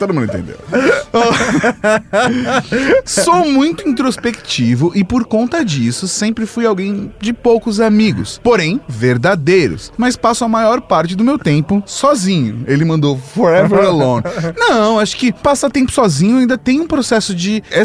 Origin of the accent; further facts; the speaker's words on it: Paranavaí, Paraná, Brazil; sou de Paranavaí, no Paraná